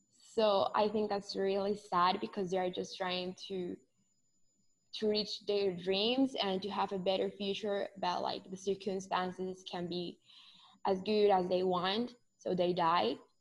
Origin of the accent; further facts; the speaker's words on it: Colombia; English is a second language; I'm from Colombia and I wanted to be like, to show just not my perspective.